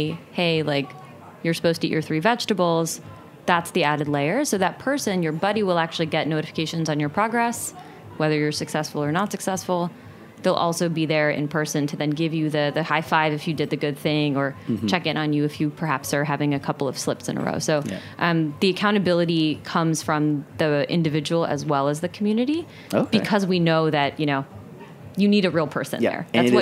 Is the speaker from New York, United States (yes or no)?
no; New Jersey, United States; I grew up in New Jersey. I know what you're talking